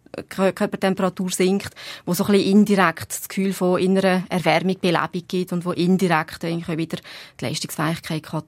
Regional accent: Valais, Switzerland; ich habe natürlich als Walliserin nichts gegen Fondue oder Raclette

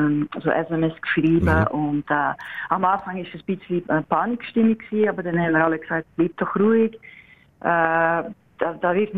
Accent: Belgium; now in Switzerland; Ja, es ist als Belgier, ich weiß nicht, Belgien ist eben in der Schweiz oder allgemein nicht so bekannt

